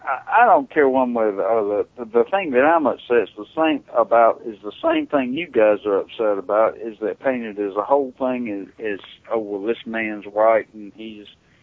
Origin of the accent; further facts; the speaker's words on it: Southern United States, United States; But I'm a Southerner, as you could probably tell.